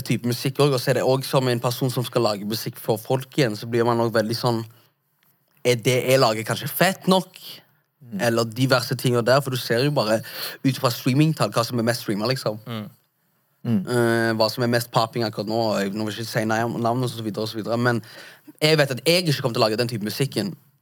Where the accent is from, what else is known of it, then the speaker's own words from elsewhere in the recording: Stavanger, Rogaland, Norway; Stavanger. Storhøy Stavanger.